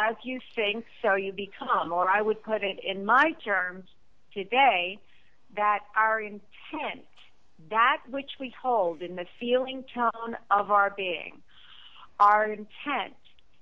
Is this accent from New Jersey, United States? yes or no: yes; Shrewsbury, New Jersey, United States; born there; town called Shrewsbury, New Jersey.